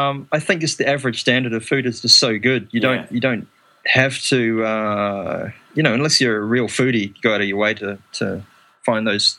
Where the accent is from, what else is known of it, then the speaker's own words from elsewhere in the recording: New Zealand; I mean, I'm originally from New Zealand